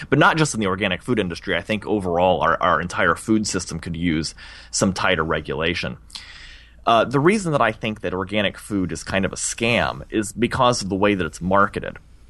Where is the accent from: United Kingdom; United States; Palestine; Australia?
United States; Illinois; So I grew up in Illinois originally